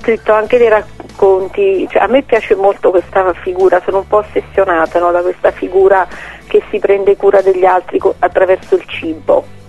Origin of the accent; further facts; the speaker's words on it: Avellino, Campania, Italy; Io sono appunto di Avellino, l'Irpinia è la mia terra